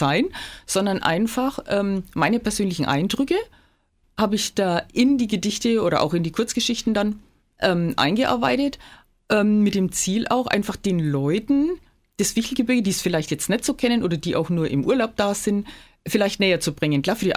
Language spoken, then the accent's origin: German; Bischofsgrün, Bavaria, Germany; also born or lived in Bayreuth; Ich stamme aus dem Fichtelgebirge. Ich bin quasi waschechte Bischofsgrünerin, habe dann jahrelang in Bayreuth gelebt, bin aber jetzt wieder aus privaten Gründen zurückgezogen.